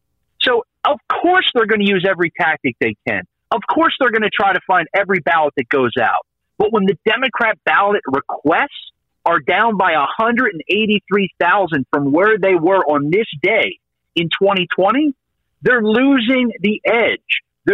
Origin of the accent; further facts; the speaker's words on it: Pennsylvania, United States; that's why I'm glad to be back in my home state, get to see my family out in Delco, get to traverse Pennsylvania